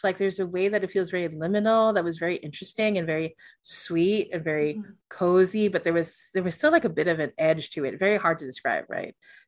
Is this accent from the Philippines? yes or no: yes; Philippines; because I'm from the Philippines, right?